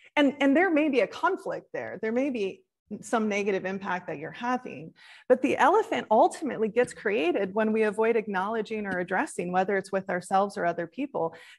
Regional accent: Midwest, United States; I realized that I didn't know how to talk about the hard stuff growing up in the Midwest, that we're very much, it's Midwest nice, right?

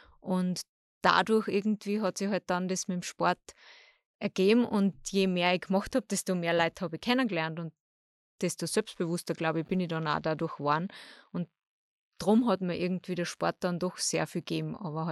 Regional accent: Bad Ischl, Upper Austria, Austria; now in Salzburg, Austria; Also ich komme ursprünglich aus Bad Ischl, da bin ich geboren und aufgewachsen. Jetzt mittlerweile wohne ich ja eben in Salzburg

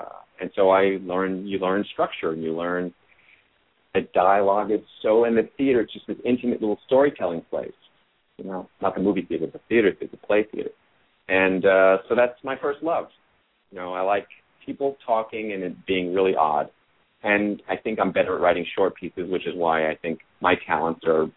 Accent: New York, United States; I grew up in New York and went to NYU

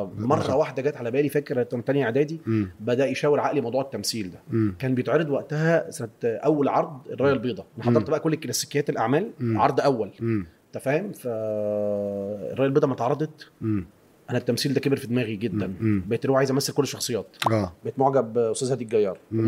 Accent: Egypt; also born or lived in Mecca, Saudi Arabia; 5 سنين جيت دخلت مدرسة من هنا اتولدت في مكة وجيت هنا على

